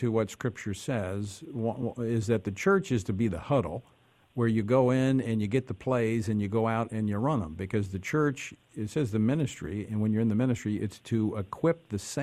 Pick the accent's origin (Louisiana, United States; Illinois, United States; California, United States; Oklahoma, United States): Louisiana, United States; from my home state of Louisiana